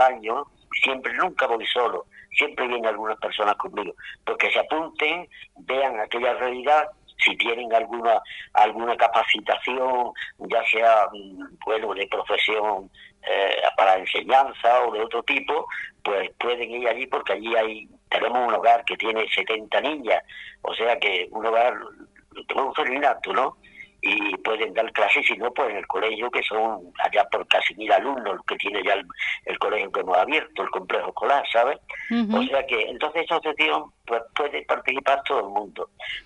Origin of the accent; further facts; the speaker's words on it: Churriana de la Vega, Andalusia, Spain; yo fui hace 15 años invitado por un amigo de ahí de Churriana de la Vega, yo soy de Churriana